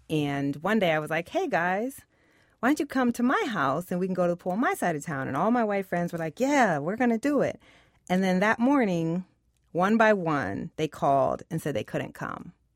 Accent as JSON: {"language": "English", "town": "Waterloo", "region": "Iowa", "country": "United States", "tie": "born or raised there", "said": "I grew up in Waterloo, Iowa. And yes, there are Black people in Iowa."}